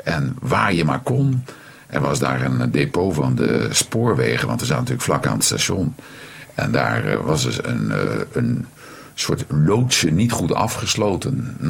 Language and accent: Dutch; Utrecht, Netherlands; Ik ben in Utrecht geboren.